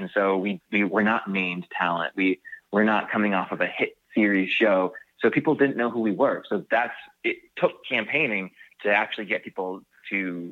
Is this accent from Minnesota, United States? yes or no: yes; Minnesota, United States; Things that your average Joe in my hometown, Minnesota, wouldn't want to watch